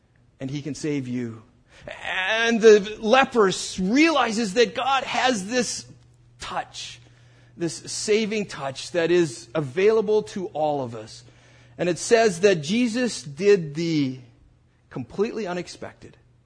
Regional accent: United States; as an American living in a society in which all men are created equal

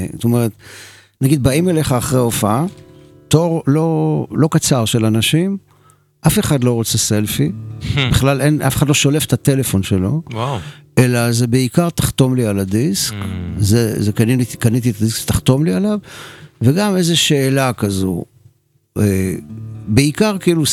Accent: Ramat Gan, Tel Aviv District, Israel; accent: Ramat Gan; אני שיר באנגלית, במבטא רמתגני שלי

